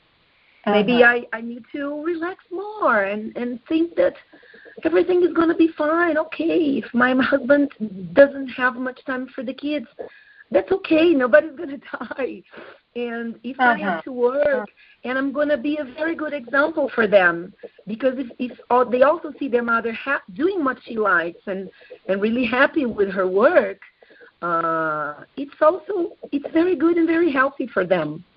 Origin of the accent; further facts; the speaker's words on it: Rio de Janeiro, Brazil; English is a second language; now in São Paulo, Brazil; we are not from São Paulo. We're actually from Rio. All our family is in Rio.